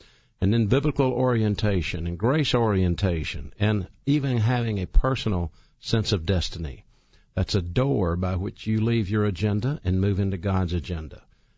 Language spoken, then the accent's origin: English; Birmingham, Alabama, United States; I'm from Birmingham, Alabama